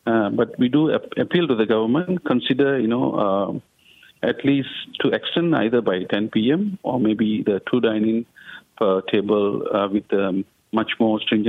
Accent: Malaysia; No, normally, as a Malaysian, mostly if you see other than Chinese, Indians and Malay, they have a practice of having dinner after 8 p.m.

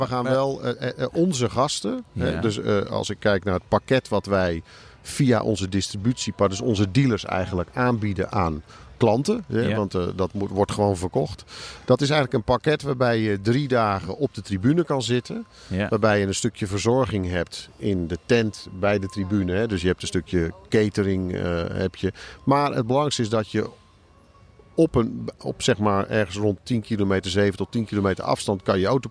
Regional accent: Netherlands; Daar zijn we als Nederlanders natuurlijk helemaal geen moeite mee. Dat doen we het hele jaar.

